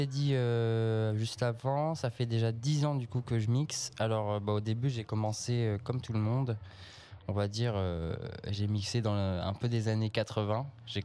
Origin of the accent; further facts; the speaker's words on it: Pays de la Loire, France; moved away as an adult; now in Réunion; Et je viens de Vendée de base, voilà, mais depuis 2016, je suis à l'île de la Réunion.